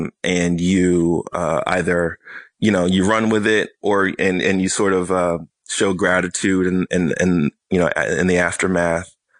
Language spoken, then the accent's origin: English; Boston, Massachusetts, United States; I mean, I'm from Boston, when I would read like a big Lee Montville feature or something like that.